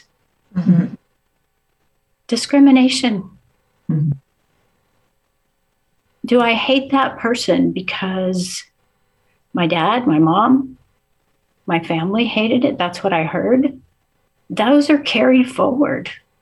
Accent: the South, United States; I grew up in the South and a nice Jewish girl from the South.

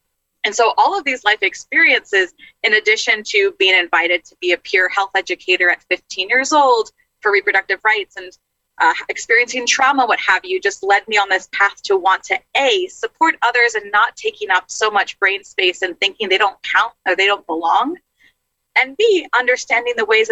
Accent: New York City, New York, United States; I grew up in New York City in a home with three native languages, two religions.

